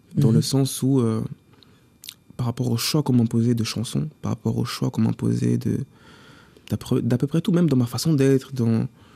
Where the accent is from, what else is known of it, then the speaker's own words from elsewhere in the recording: Cannes, Provence-Alpes-Côte d'Azur, France; je suis un peu partout, je reviens chez moi à Cannes.